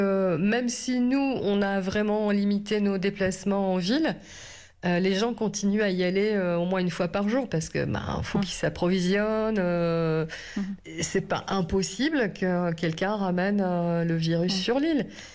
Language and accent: French; France; quand ils savent que je suis française